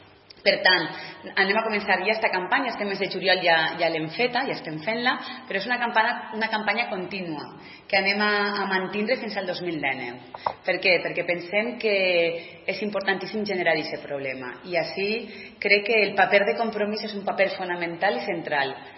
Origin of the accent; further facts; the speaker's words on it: Valencian Community, Spain; la falta d'inversions que tenim com a valencianes i valencians